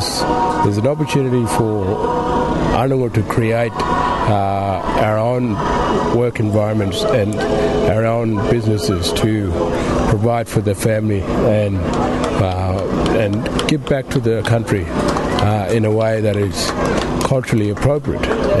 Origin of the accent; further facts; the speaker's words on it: Western Australia, Australia; I come from Murujuru community. I'm the chairperson of Murujuru Aboriginal Corporation.